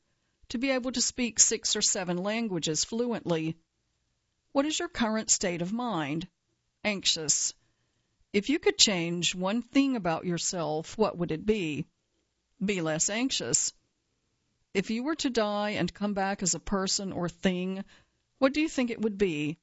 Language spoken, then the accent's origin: English; New York, United States; As a New Yorker and a terrible cook, I order takeout much more than I should.